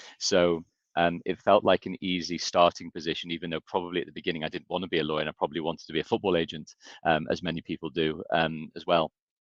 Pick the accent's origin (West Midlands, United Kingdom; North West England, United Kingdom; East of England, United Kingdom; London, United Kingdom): North West England, United Kingdom; Liverpool; You know, I grew up in Liverpool.